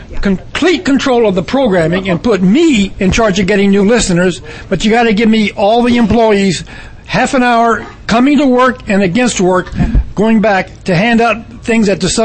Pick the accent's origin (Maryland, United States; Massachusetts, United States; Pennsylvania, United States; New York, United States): New York, United States; I'm from New York. I listen to WBAI.